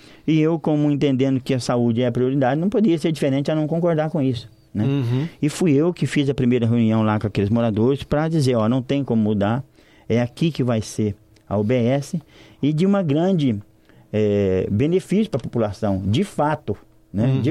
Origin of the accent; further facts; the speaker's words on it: Nepomuceno, Minas Gerais, Brazil; born there; now in Santa Bárbara d'Oeste, Brazil; me considero também um barbarense, né? Sendo aí a minha segunda pátria. Primeiro Minas Gerais, onde eu nasci, Nepomuceno